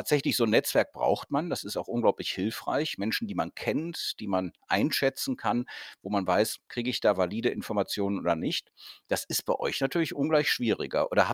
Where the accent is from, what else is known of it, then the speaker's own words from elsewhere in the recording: Cologne, North Rhine-Westphalia, Germany; ich komme ja aus Köln, habe aus Köln berichtet, in Köln berichtet